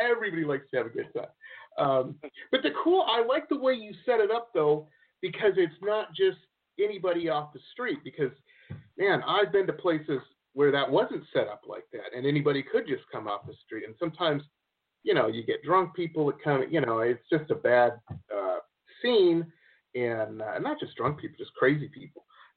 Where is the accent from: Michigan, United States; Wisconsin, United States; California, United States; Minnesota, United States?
Michigan, United States; Detroit; Yeah, I grew up in Detroit, and you know, I have friends that still live there and stuff.